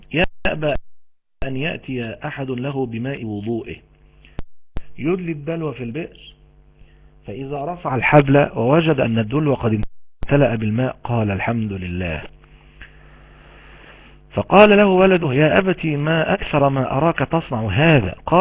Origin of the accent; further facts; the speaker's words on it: Egypt; زي عندنا في مصر ما يشبه القناطر الخيرية كده